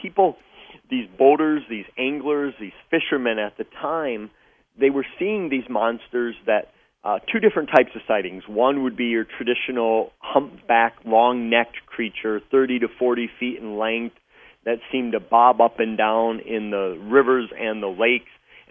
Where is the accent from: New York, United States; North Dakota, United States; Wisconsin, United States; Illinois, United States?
Wisconsin, United States; Well, Wisconsin is my home state.